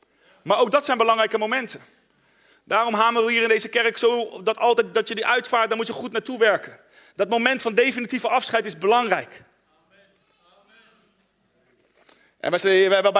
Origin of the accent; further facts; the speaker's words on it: Netherlands; Ik heb geleerd, en ik ben een Nederlander, maar ik heb geleerd gewoon het te laten gaan.